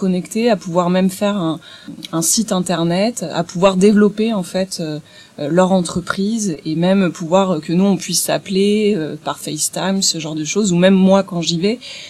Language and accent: French; Bordeaux, Nouvelle-Aquitaine, France; now in Marseille, France; parce que moi, je suis originaire de Bordeaux. Je vis désormais à Marseille